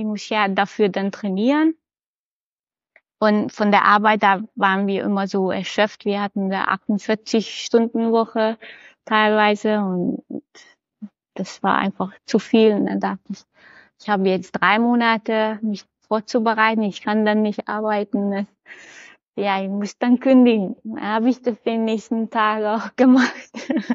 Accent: Hungary; Genau, in meiner Heimat.

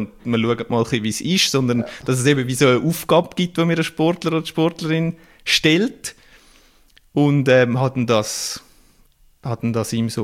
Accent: Winterthur, Zurich, Switzerland; Ich komme aus der Region Winterthur, kenne ein bisschen den Verein, habe mal mega nahe bei der Schützenwiese gewohnt

